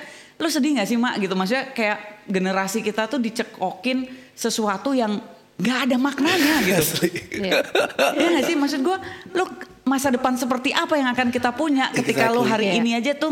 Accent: Jakarta, Indonesia; Dia akhirnya ya kita orang Jakarta deh, suruh tinggal di Ubud belum tentu bisa.

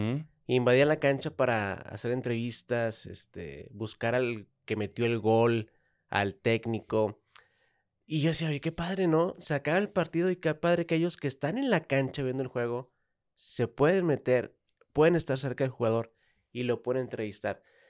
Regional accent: Monterrey, Nuevo León, Mexico; Pues yo soy regio, yo nací acá en Monterrey.

